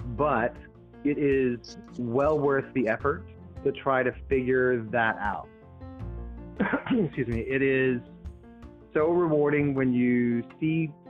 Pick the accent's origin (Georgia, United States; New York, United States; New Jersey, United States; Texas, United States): Texas, United States; I'm 48, so I came from a place, and I grew up in Baptist East Texas, where coming out was a thing.